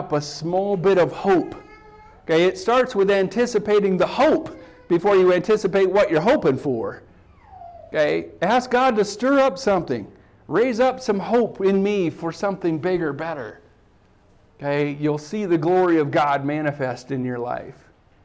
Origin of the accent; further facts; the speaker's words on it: South Dakota, United States; as a farmer growing up in South Dakota, we prayed for rain every single year.